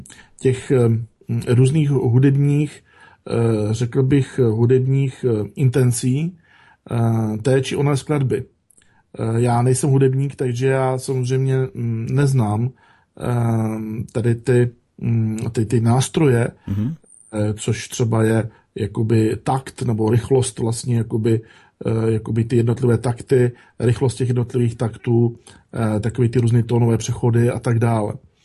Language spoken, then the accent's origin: Czech; Ostrava, Moravian-Silesian Region, Czechia; já jsem také z Ostravy